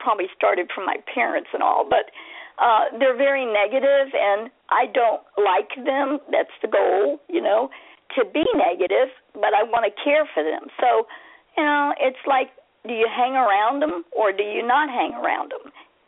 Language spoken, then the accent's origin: English; Tampa, Florida, United States; I'm from Tampa, Florida.